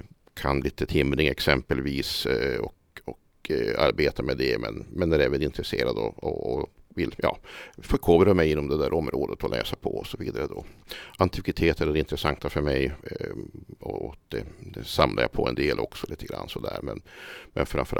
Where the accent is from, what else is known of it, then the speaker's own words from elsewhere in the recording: Piteå, Norrbotten County, Sweden; jag kommer från Piteå. Jag har bott där i stor del av mitt liv. Jag brukar säga det att jag har bott utanför min hemby i ungefär några år bara.